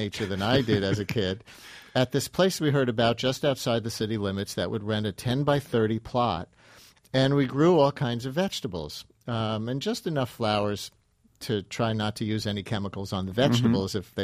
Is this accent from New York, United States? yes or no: yes; Queens, New York, United States; I grew up in Queens in an apartment and then in a house that I guess you'd call a tract house by your definition there.